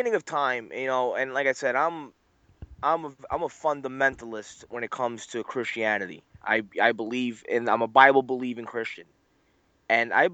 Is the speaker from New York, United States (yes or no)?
yes; Queens, New York, United States; I'm from Queens, New York.